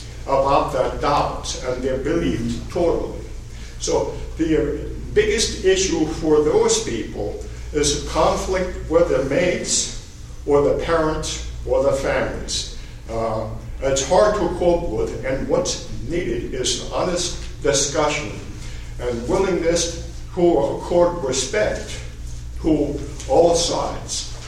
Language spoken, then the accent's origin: English; New York, United States; born there; now in Utah, United States; but I wasn't born in Utah. I was born in New York.